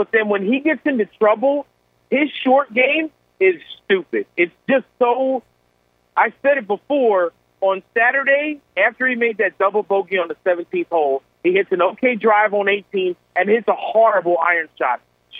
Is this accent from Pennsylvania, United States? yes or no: yes; Lancaster, Pennsylvania, United States; you're talking to a guy who's born and raised in Lancaster, Pennsylvania.